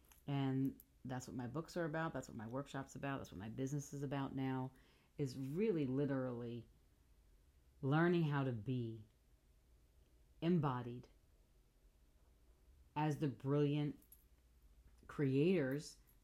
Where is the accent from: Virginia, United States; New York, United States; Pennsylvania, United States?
New York, United States; I grew up in New York. I grew up in an Italian family, and we ate.